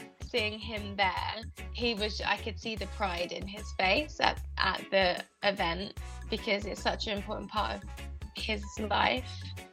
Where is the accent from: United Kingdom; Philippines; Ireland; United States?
United Kingdom; London; So my family are West Londoners and we're Jamaican. So carnival is a really important part of my culture, my community. Both my parents are from West London, I'm black and white.